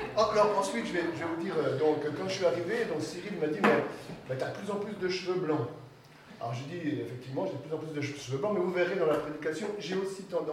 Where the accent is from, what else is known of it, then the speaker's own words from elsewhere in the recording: Besançon, Bourgogne-Franche-Comté, France; moved away; suis originaire donc de la région de Morteau, Villers-le-Lac, je suis moi-même de Villers-le-Lac, mon épouse est de Morteau. Et bien entendu, j'étais à l'école à Besançon, comme c'était le cas ici. Mais j'ai quitté la Franche-Comté depuis bien longtemps